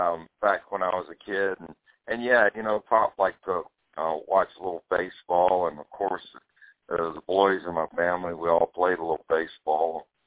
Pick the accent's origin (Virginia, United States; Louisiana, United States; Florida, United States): Virginia, United States; Culpeper; Yeah, I'm my hometown's Culpeper, Virginia, so I think we're exactly 90 miles away from Washington, D.C.